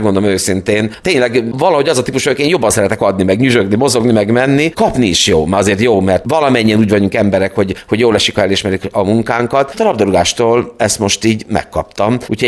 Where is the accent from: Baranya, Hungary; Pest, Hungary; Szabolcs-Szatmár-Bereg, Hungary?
Szabolcs-Szatmár-Bereg, Hungary; Fehérgyarmat; a Potyok partjáról, ami most ugye rendezvénytér, hiszen ott nőttem fel a futballpálya szomszédságában.